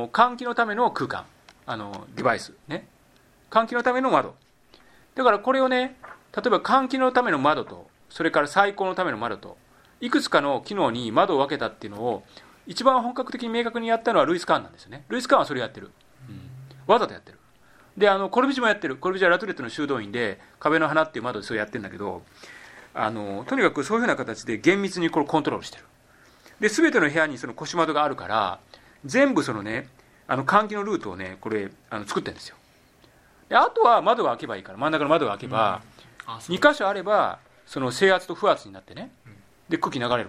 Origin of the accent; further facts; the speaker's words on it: Kansai, Japan; いや僕だからもともと関西人だからさ関西のメンタリティってよく分かるんだけど